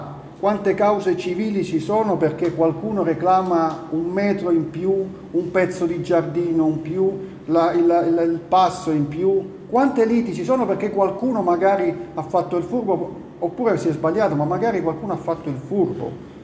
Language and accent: Italian; Apulia, Italy; Io vengo dalla Puglia e le pietre di confine ci sono ancora oggi.